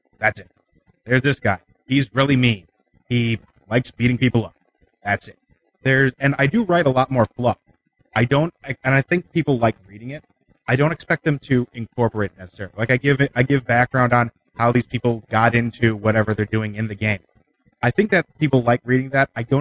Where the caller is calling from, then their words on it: Iowa City, Iowa, United States; I'm from Iowa City.